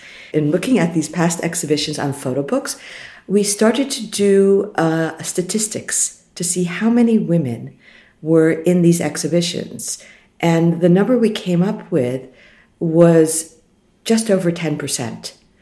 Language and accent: English; New York, United States; I come from New York